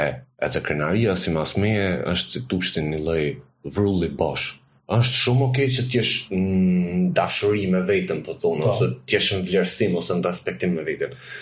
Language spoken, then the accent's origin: Albanian; Kukës, Kukës County, Albania; po jo krenar, si është jam krenar, si jam shqiptar, adi, jam krenar, si jam i kukësit, une